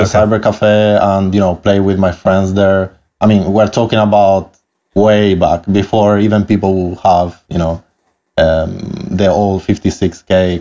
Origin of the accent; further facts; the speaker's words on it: Canary Islands, Spain; English is a second language; also born or lived in Italy; apologies for my accent from the start, but I'm Italian. But I grew up actually in Canary Islands in Spain. So, yeah. My accent is what it is